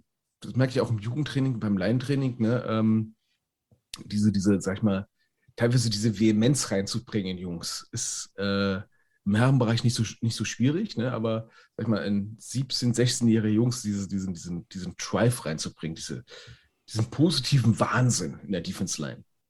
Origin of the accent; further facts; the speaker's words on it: Berlin, Germany; Ich als Berliner war sehr, sehr traurig.